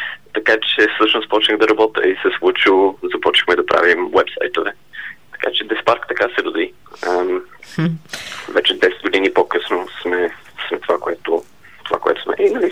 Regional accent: Dubai, United Arab Emirates; now in Bulgaria; Никога не бях живял в България. Нали, винаги съм обичал България. Всяко едно лято си идвах в България, от Дубай.

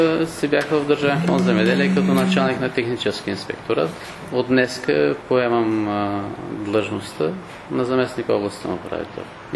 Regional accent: Northern Bulgaria, Bulgaria; now in Haskovo, Bulgaria; На 40 години съм приблизително. Женен съм с две деца, живея в Хасково. Израснал съм в Северна България. Средното образование съм завършил в Севлеево, в техникум по строителство.

